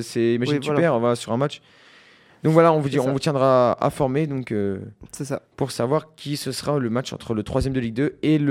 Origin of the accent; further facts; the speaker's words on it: Marseille, Provence-Alpes-Côte d'Azur, France; Et c'est pas que je suis Marseillais, je suis objectif.